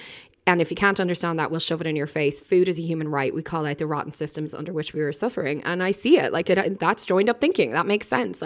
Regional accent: Ireland; we're Irish

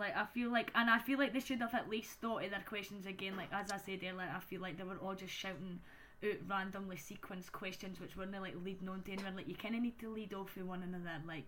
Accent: Scotland, United Kingdom; obviously, we're from Fife

